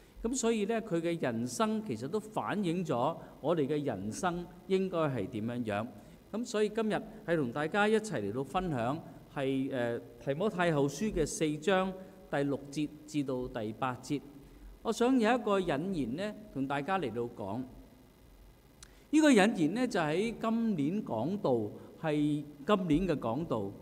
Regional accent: China; 我们中国人呢特别就明白了

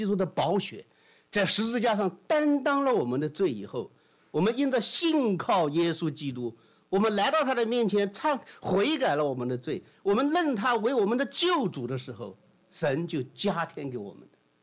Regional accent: China; 我们中国人，我们平时讲话的事情上，给你讲了一通道理以后，接下来给你讲，那么接下来你该怎么做

